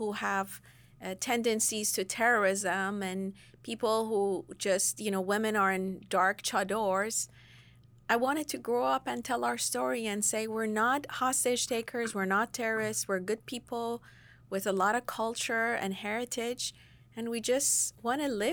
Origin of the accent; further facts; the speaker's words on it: Iran; So I grew up in the Islamic Revolution and Iran-Iraq War. So I used to watch my father and my grandfather listening to Voice of America